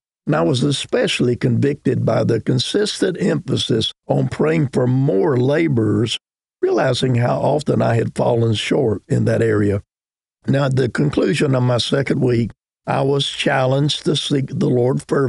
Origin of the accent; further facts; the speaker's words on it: Jamaica; now in United States; I was born and raised in Jamaica, and the message of salvation was unfamiliar to me.